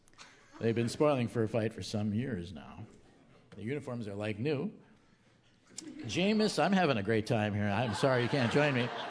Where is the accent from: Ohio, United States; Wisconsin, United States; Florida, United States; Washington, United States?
Wisconsin, United States; Milwaukee; This beer thing has got me down. I'm from Milwaukee. Give me a break.